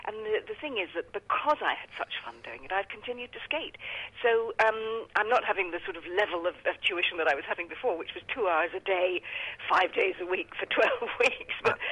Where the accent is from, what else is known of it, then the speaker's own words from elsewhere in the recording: South West England, United Kingdom; Because, I mean, I was brought up in the West Country, where we didn't have a professional theatre for many, many years